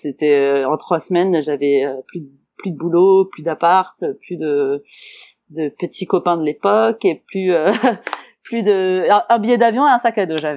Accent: Marseille, Provence-Alpes-Côte d'Azur, France; Je viens du sud-est de la France. Je suis née à Marseille, même si ça s'entend pas beaucoup.

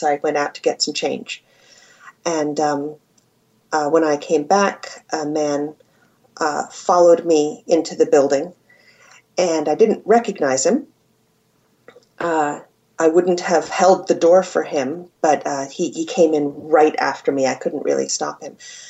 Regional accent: United States; now in Cambridge, United Kingdom; I'm an American writer living in Cambridge, England. I've lived here for 10 years.

